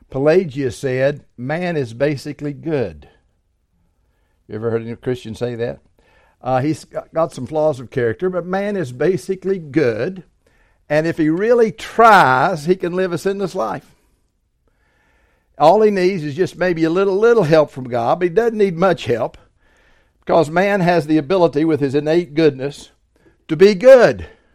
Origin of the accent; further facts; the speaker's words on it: West Virginia, United States; I'm from West Virginia, so I pronounce it Augustine.